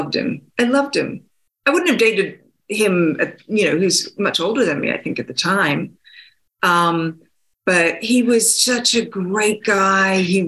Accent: Australia; accent: Australian; American accent for a long time. But now that I've been out of the business for a while, I think my Australian accent's just crept back in.

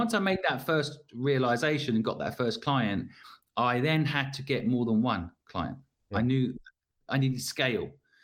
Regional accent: Cambridge, East of England, United Kingdom; I walked past this house in Cambridge, which is where I grew up in England.

